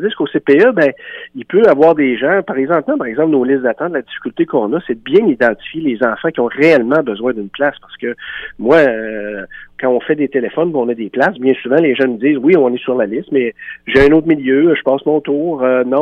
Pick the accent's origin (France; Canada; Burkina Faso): Canada; Quebec; chez nous, au Témiscouata, quand on aura maximisé nos RSG en communauté